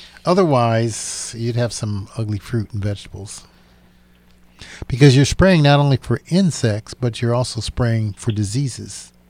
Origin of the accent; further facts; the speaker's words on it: Saginaw, Michigan, United States; Where I grew up in Saginaw, we had very heavy clay